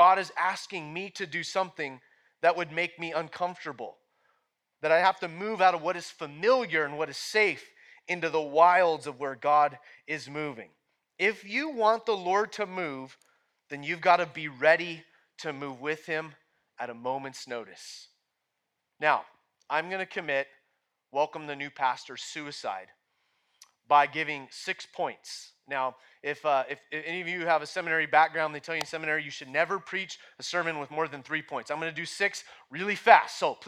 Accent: Oregon, United States; accent: Southern Oregon; I guess my Southern Oregon accent was getting in the way.

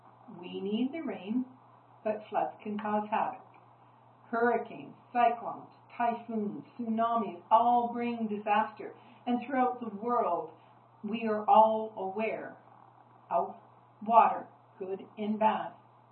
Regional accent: Vernon, British Columbia, Canada; also born or lived in Indonesia / Bolivia; I grew up in the Okanagan, in Vernon, and water was totally a part of my life.

